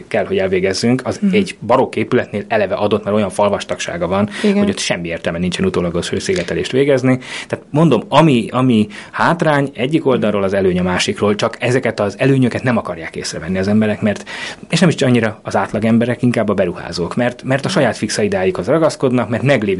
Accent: Mosonmagyaróvár, Győr-Moson-Sopron, Hungary; Az én szülővárosom kvázi főtere egy olyan tér, ahol senki nem lakik. Az egész téren valami 4-5 vagy 6 épület van. Ez Mosonmagyaróvár.

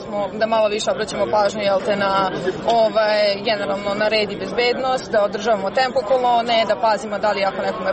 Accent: Novi Sad, Vojvodina, Serbia; Ja sam lično iz Novog Sada i studiram ovde

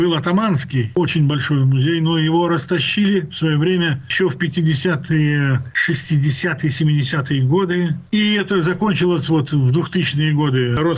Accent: Nalchik, Kabardino-Balkaria, Russia; Вы откуда? Я говорю, я из Нальчика.

